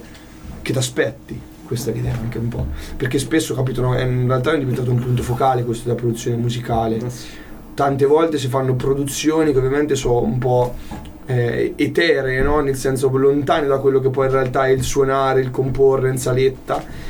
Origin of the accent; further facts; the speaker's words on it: Gubbio, Umbria, Italy; also born or lived in Bologna; io sono di Gubbio, vivo a Gubbio, cioè sono tornato a vivere a Gubbio dal lockdown. Fino a prima stavo a Bologna anch'io.